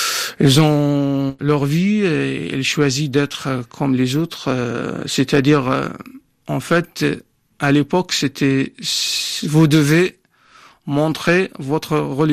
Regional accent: Iraq; French is a second language; Parce que notre deuxième langue en Irak, c'est l'anglais.

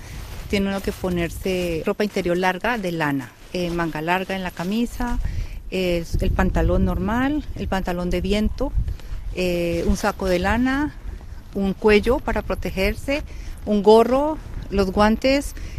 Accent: Colombia; now in Norway; yo soy de Colombia y allá uno entra a casa con sus zapatos

